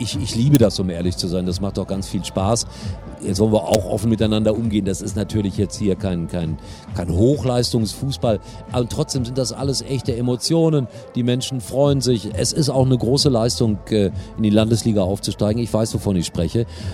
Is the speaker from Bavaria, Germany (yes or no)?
no; Gelsenkirchen, North Rhine-Westphalia, Germany; ich komme aus Schalke